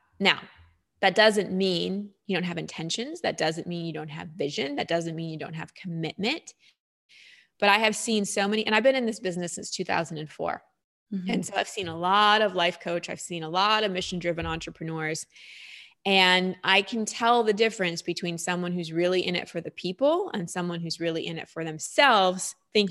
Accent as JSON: {"language": "English", "region": "Texas", "country": "United States", "tie": "born or raised there", "said": "I live in Texas. I grew up in Texas."}